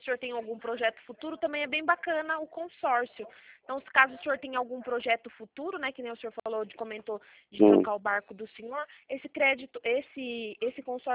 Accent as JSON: {"language": "Portuguese", "town": "Itatiba", "region": "São Paulo", "country": "Brazil", "said": "aqui de Itatiba, do interior de São Paulo."}